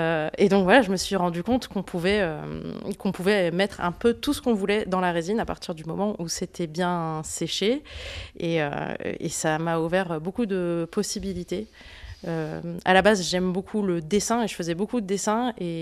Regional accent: Aubenas, Auvergne-Rhône-Alpes, France; Je suis née ici, je suis née à Aubenas, j'ai grandi ici en Ardèche.

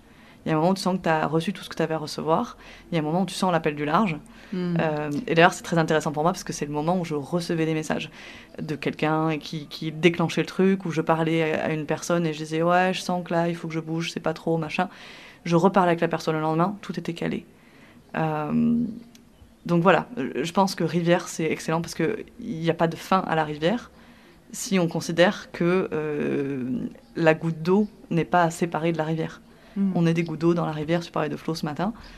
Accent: France; also born or lived in California; je suis arrivée de Californie, donc très mauvais, j'ai pris l'avion, mais bon, je suis française. donc j'ai laissé 3 ans de vie en Californie

